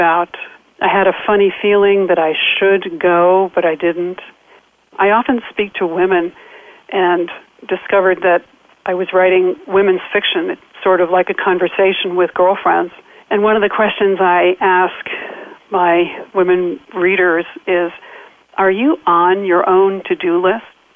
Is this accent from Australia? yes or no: no; Tokyo, Japan; And I grew up in Tokyo, a city of 11 million at that point.